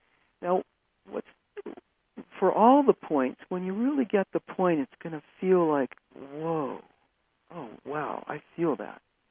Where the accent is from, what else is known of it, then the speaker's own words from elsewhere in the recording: Los Angeles, California, United States; I was born in Los Angeles, and I watched people, as I was growing up in this society, get more and more full of stress.